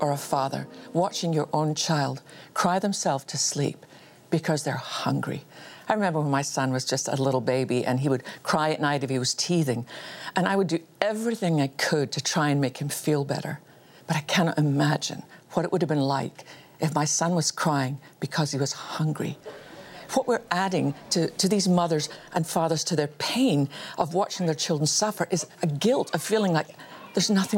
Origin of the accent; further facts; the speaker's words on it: Scotland, United Kingdom; born there; I was born in Scotland had nothing to do with either of us. It's just where we were born.